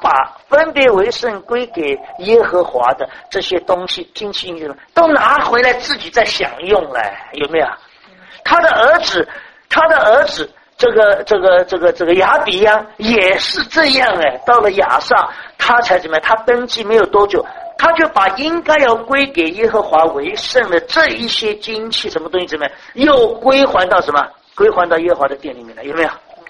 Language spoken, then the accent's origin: Chinese; China; 我们中国人常常讲孝孝孝，讲孝字，有没有？